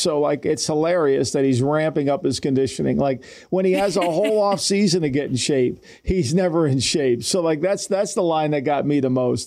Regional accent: New Jersey, United States; A fat kid growing up in New Jersey, I would listen for the NFL.

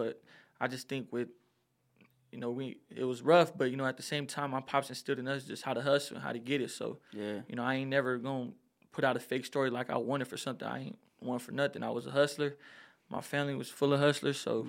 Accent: Compton, California, United States; You know, raised in Park Village, so that's where I come from, but grew up all around SoCal.

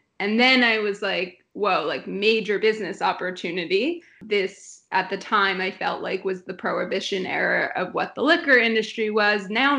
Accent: New Jersey, United States; moved away as an adult; now in Los Angeles, United States; So I grew up in Jersey. Weed was like always around me.

